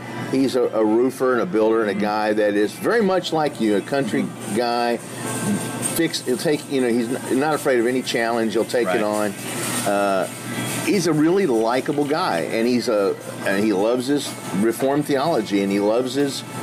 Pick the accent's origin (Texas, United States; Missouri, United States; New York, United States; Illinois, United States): Missouri, United States; I was raised in Southeast Missouri, and I couldn't wait to get out of here.